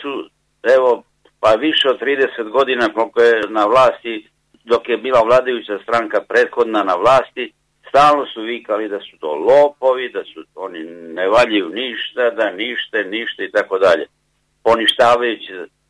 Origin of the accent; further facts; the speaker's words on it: Budva, Budva Municipality, Montenegro; born there; u Evropi sam rođen sam u Budvi, rođen sam u Crnoj Gori.